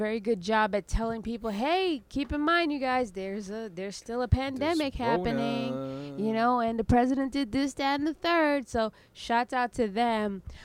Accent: Indiana, United States; I'm from Indiana, and because he was from Indiana, he knows what it's like.

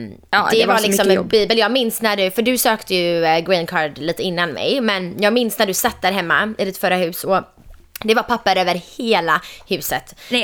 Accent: Sweden; born there; För att när vi föddes i Sverige så var ju allt, det var inget var ju online.

